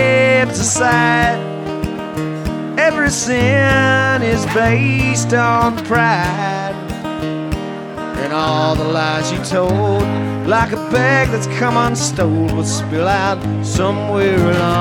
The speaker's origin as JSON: {"language": "English", "town": "Hillcrest", "region": "Arkansas", "country": "United States", "said": "I'm from Hillcrest."}